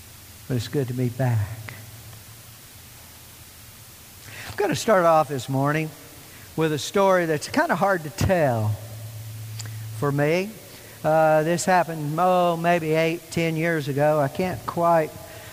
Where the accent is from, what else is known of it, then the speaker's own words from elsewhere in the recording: Southern United States, United States; It's a voice that's very familiar to me as a Southerner growing up in a small Southern town.